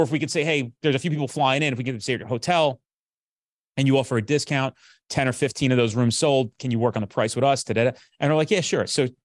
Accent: New Jersey, United States; I'm from New Jersey. There's a disconnect and people get that confused.

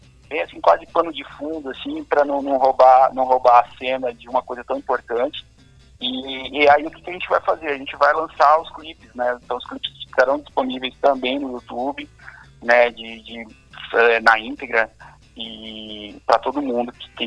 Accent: Cuiabá, Mato Grosso, Brazil; a gente é de Cuiabá, lugares que não é tão provável ter banda de rock, né?

